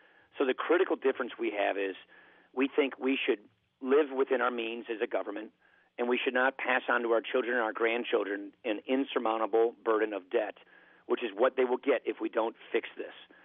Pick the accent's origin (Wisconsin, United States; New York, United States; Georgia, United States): Wisconsin, United States; Janesville; a little personal story of just a guy growing up in Janesville